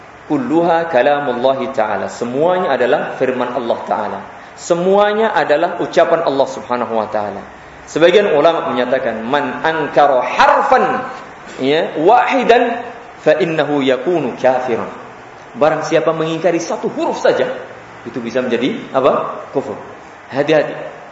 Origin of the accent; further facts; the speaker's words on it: Java, Indonesia; Kalau orang Jawa, karena saya orang Jawa ya